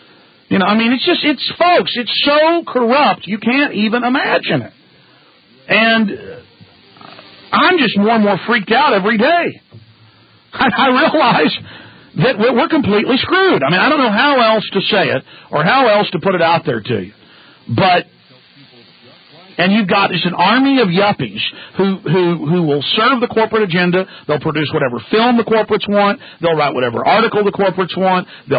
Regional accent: Rockwall, Texas, United States; but I grew up in Rockwall, Texas, the richest county in Texas, also the smallest county in Texas.

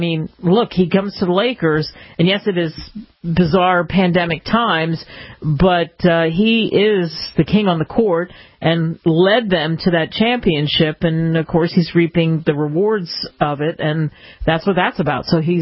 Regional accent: Arizona, United States; it's one of those states, my home state, that was such a Republican stronghold

